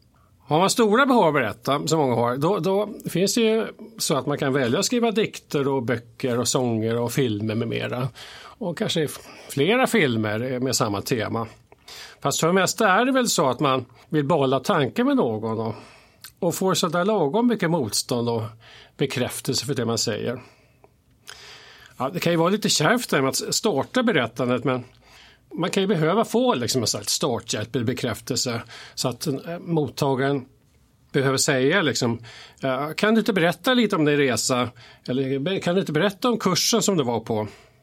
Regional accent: Tyresö, Stockholm County, Sweden; och jag är en Tyresebo, en så kallad hemvändare kan man säga. För jag växte upp här i Tyres och gått i skolan, gått i Kumla skola, Holmviken och Stjärnvägen och så. Men sen försvann jag härifrån, men vände åter precis innan millenniet. Och nu bor jag i Tyres centrum.

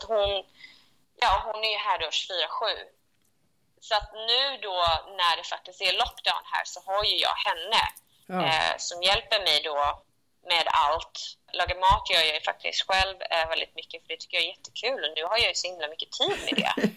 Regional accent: Sweden; Mina föräldrar brukar skämta om det då, alltid när jag är hemma i Sverige.

